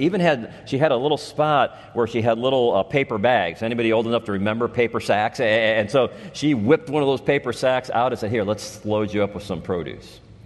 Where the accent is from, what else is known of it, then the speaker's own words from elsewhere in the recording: Gary, Indiana, United States; Now, I grew up in Gary.